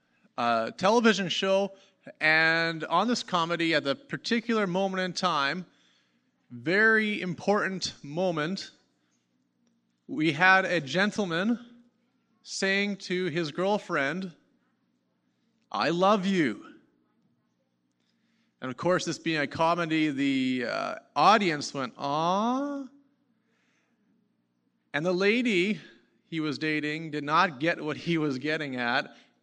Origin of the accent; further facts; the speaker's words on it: Ashern, Manitoba, Canada; also born or lived in Friendly; Grew up in Manitoba. I am born and raised in Friendly, Manitoba, and grew up in Ashern. If you know where Ashern is, that's on Highway Number 6, 2 hours straight north of Winnipeg. And was born into a Christian family, went to church